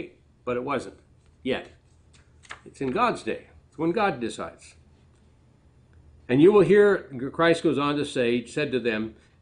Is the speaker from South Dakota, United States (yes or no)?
yes; South Dakota, United States; I grew up near the Oglala tribe. Pine Ridge was the reservation that much of the tribe lives on